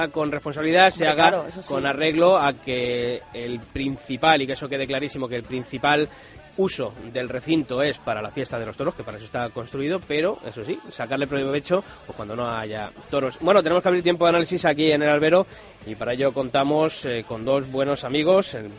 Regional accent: Arévalo, Castile and León, Spain; Fuerte para mi tierra, para Arévalo

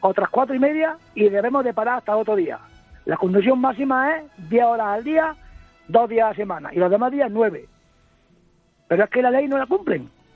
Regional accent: Córdoba, Andalusia, Spain; Soy de Córdoba

